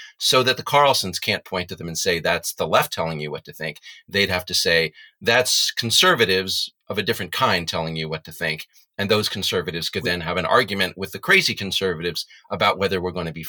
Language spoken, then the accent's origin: English; Texas, United States; I'm from Texas, right? I was a Democrat in Texas growing up, and the Texas Democratic Party died.